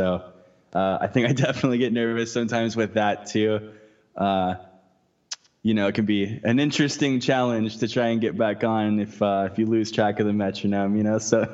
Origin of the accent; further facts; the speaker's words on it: Texas, United States; I'm from Texas originally, like I said, so all of that's in Texas right now